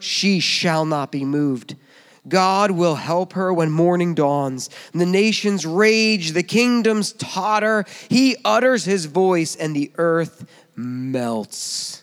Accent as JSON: {"language": "English", "country": "United States", "said": "You know, as an American, I feel safe."}